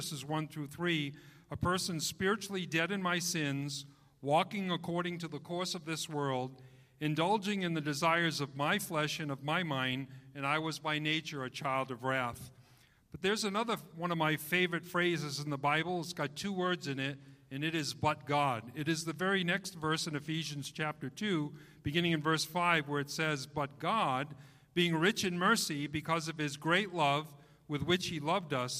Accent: New England, United States; I grew up in New England in a Roman Catholic family where we were religious but lost.

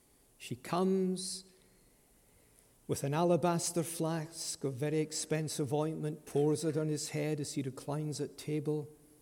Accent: Scotland, United Kingdom; sometimes I'm a Scot and we're not as open in our affections as Americans

